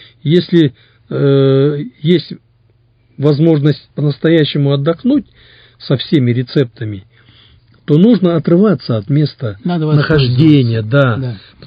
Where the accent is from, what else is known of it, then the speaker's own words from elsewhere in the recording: Sakhalin Oblast, Russia; Хотя я сам с Сахалина, там рыбалка.